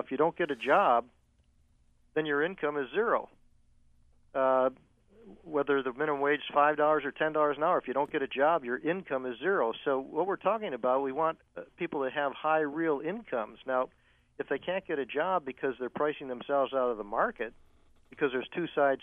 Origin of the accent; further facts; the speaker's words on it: Buffalo, New York, United States; when I grew up in Buffalo, where I worked one summer.